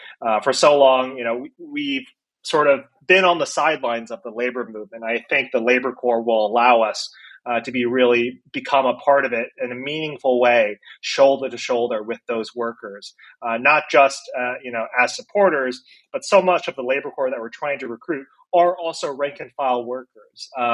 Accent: Iowa, United States; I myself flew back to my hometown in Iowa to connect with John Deere workers who are on strike

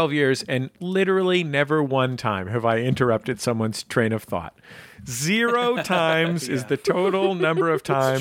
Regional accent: California, United States; I'm from the Bay Area, went to college in Santa Cruz.

